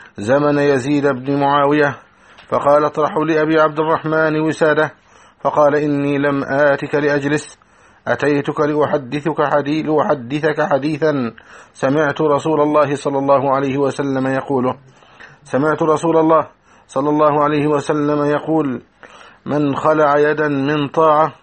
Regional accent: Egypt; أن يحفظ بلدنا مصر من أكيد الأعداء في الداخل والخارج

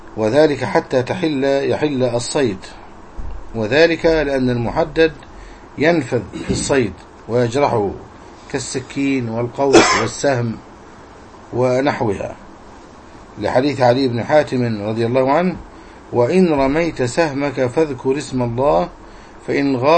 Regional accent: Egypt; وهذه كلمة عامية منتشرة عندنا في مصر

